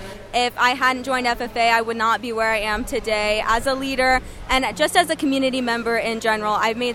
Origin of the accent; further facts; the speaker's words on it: Lamont, Missouri, United States; I'm from Lamont, Missouri. I go to school at Lamont High School, where I'm going to be a senior